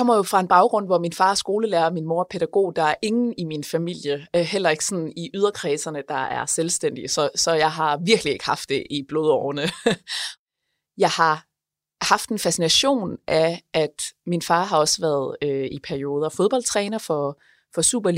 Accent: North Denmark Region, Denmark; Altså i bund og grund er jeg jo, altså for det første, virkelig jysk. Jeg kommer jo fra Nordjylland

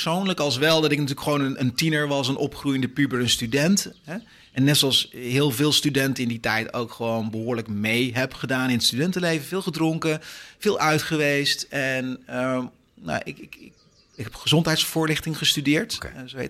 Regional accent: Netherlands; Weet je, ik bedoel, wij zijn Nederlanders.

